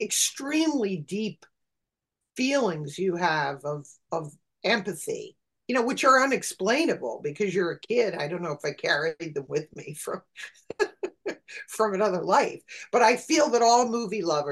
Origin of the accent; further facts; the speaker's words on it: Connecticut, United States; And I never felt like I really fit in that, because we grew up in Connecticut.